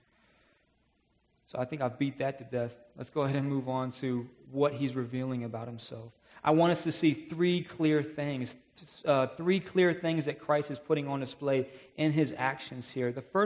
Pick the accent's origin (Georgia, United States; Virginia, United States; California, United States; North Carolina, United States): Virginia, United States; Virginia Beach; I'm from Virginia Beach. I miss the beach, especially when the weather starts to get nice like it is now.